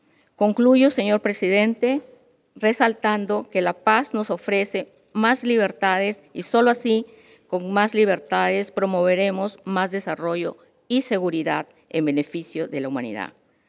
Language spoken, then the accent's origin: Spanish; Peru; uno de los propósitos fundamentales de la política exterior del Perú, que venimos impulsando en mi país